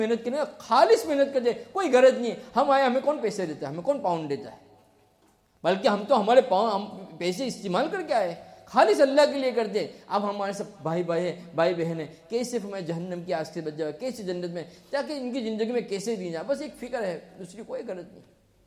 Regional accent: India; मेरे भाई दोस्तों, हम हिंदुस्तान से आए हैं

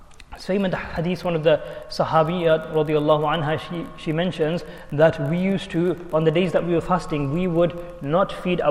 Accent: England, United Kingdom; We might find it very difficult, especially growing up in England.

